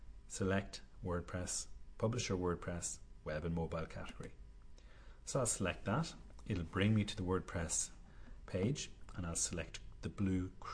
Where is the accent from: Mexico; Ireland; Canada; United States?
Ireland; Now, you may have gathered from my accent, I'm not in the South Central US, I'm in Ireland.